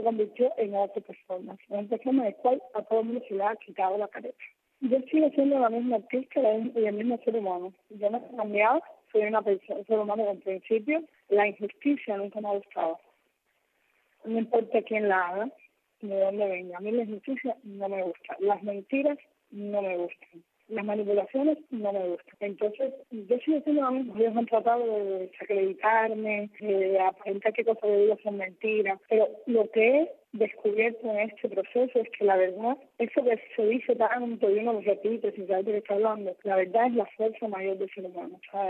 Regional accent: Cuba; yo soy cubana, yo puedo venir a Cuba donde yo quiera, estoy con mis papeles arreglados, yo no tengo ninguna irregularidad migratoria.

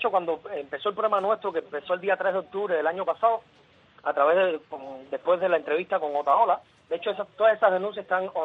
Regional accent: Cuba; moved away; Nosotros salimos de Cuba por amenazas de muerte

